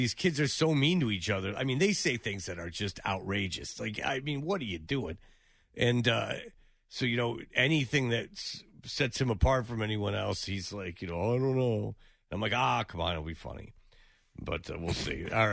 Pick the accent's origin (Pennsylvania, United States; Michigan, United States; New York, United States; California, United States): Michigan, United States; Farmington Hills; Oh, all right. I'm from Farmington Hills. How do you like that?